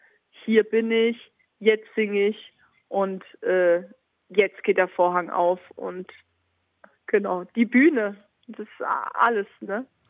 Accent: Baden-Baden, Baden-Württemberg, Germany; Baden-Baden, meine Heimatstadt, steht so hinter mir

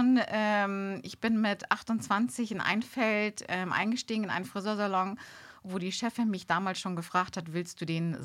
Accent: Bönebüttel, Schleswig-Holstein, Germany; Ich liebe Bönebüttel. Alle, die mich kennen, wissen auch, Bönebüttel-Husberg ist meine Heimat.

